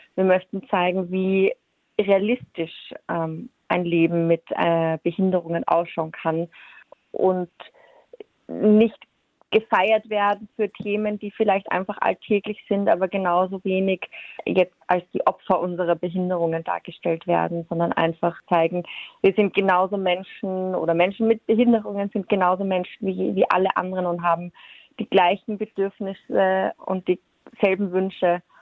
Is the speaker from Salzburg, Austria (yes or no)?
no; Vienna, Austria; accent: Viennese